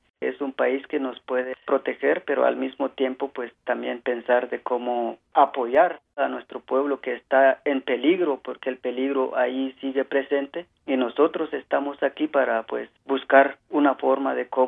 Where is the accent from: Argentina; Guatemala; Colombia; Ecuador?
Guatemala; moved away as an adult; me tuve que salir de Guatemala